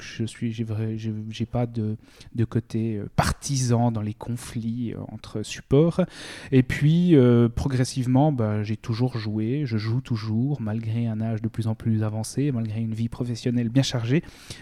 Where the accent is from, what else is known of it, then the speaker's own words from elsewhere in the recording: Switzerland; l'expression 90 trahit notre identité régionale, étant donné que nous sommes des Helvètes, ou du moins que nous habitons l'Helvétie